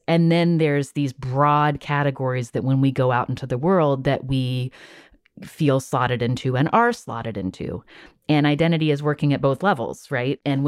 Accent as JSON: {"language": "English", "town": "Charleston", "region": "West Virginia", "country": "United States", "tie": "born or raised there", "said": "who has been a longtime reporter in my hometown in Charleston, West Virginia"}